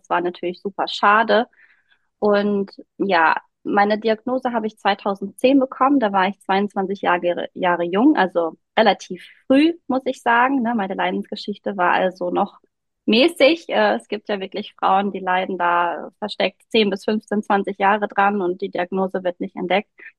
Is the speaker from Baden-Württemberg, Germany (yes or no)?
no; Herford, North Rhine-Westphalia, Germany; Ich komme hier aus Herford im Nordrhein-Westfalen